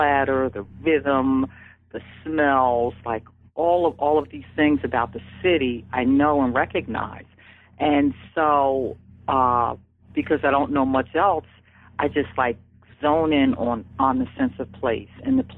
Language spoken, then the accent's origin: English; Philadelphia, Pennsylvania, United States; Because we were raised in West Philadelphia.